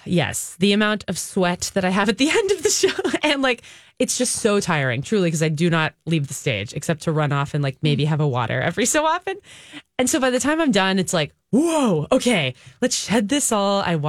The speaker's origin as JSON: {"language": "English", "town": "Redondo Beach", "region": "California", "country": "United States", "tie": "born or raised there", "moved": "as an adult", "lives_now": "New York City, United States", "said": "I grew up in Southern California near L.A. actually, in Redondo Beach."}